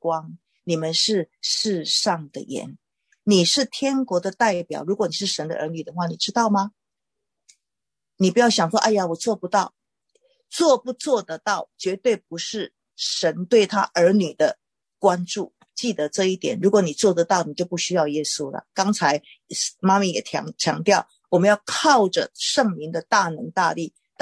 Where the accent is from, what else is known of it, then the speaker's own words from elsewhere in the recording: Taiwan; 好像在我从台湾来的哈，台湾的话就要当兵